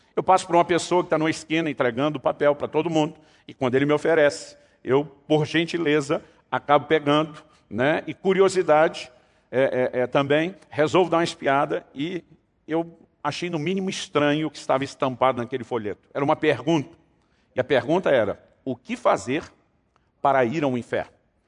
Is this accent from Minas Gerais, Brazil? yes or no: no; Campinas, São Paulo, Brazil; Eu me lembro que estava andando pelas ruas de Campinas, a cidade onde me criei, no interior de São Paulo.